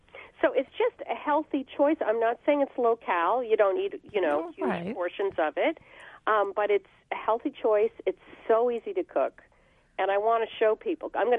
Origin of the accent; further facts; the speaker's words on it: New York City, New York, United States; when I grew up in New York City, my mom joined the food volunteer program